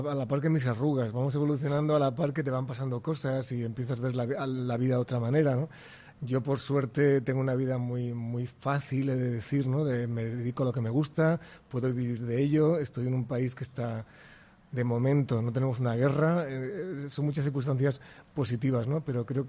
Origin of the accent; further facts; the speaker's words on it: Montilla, Andalusia, Spain; Sabes que soy de aquí de Montilla, muy, muy cerquita, pero en Córdoba, en Andalucía, me siento en casa